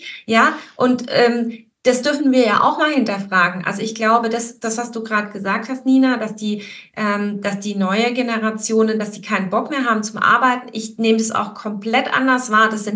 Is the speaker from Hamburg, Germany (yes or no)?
no; Baden-Württemberg, Germany; ich bin auch hier in Baden-Württemberg groß geworden